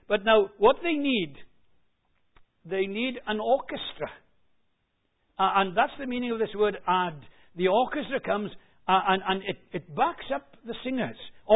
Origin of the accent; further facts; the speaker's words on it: Wales, United Kingdom; well, it's down to my temperament, because I'm Welsh.